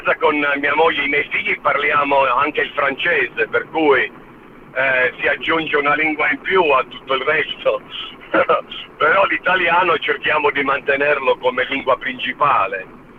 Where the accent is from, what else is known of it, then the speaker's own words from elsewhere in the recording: Calabria, Italy; Allora, io sono cresciuto in Calabria, in un paese che è di origine albanese.